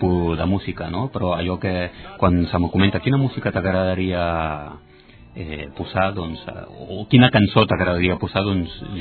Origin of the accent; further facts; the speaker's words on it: Ripollet, Catalonia, Spain; és millorar el meu municipi on he nascut, el que estimo, i és millorar el meu poble, que és Ripollet.